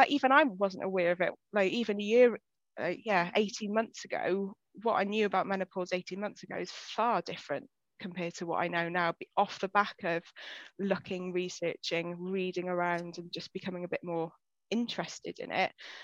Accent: Wales, United Kingdom; But originally I'm from West Wales, South West Wales, so nearer to, quicker to get to Ireland than it is to get to the bridge from home.

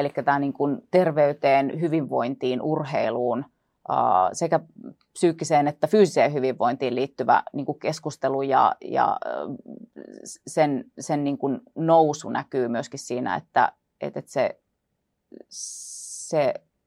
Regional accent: Lappeenranta, South Karelia, Finland; Mä oon kotoisin Lappeenrannasta ja mä tunnen siellä jokaisen kadun ja kohti jokaisen taloyhtiönkin

